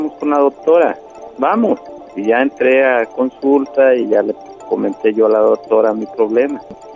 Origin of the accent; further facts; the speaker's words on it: Quililla, Jalisco, Mexico; Yo soy de Quililla, del municipio de Tecolotlán, Jalisco.